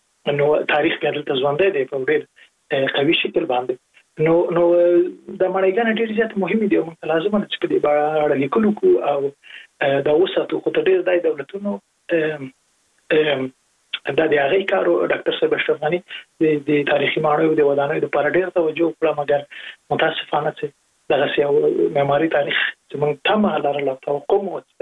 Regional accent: Jalalabad, Nangarhar, Afghanistan; زه په جلال آباد کې لوی سوې

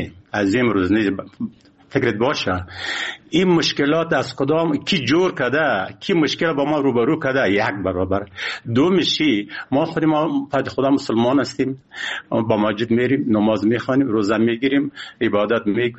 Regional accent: Afghanistan; ما افغان هستیم، مسلمان هستیم

